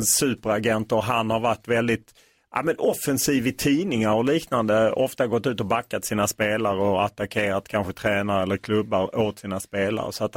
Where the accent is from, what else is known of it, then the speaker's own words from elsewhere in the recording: Skåne, Sweden; Jag kommer från Skåne, så jag har en del kompisar som stod i klacken.